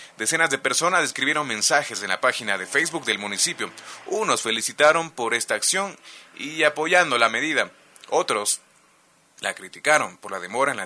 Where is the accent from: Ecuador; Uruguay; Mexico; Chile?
Ecuador; Quito, Pichincha; Como somos los quiteños.